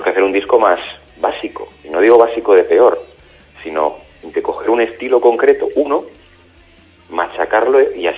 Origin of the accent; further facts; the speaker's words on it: Spain; nosotros somos españoles